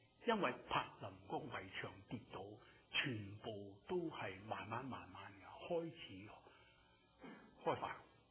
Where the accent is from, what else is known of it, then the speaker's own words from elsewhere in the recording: China; 哇，我们中国人讲钱就失感情，尤其我们教会讲钱不熟灵的。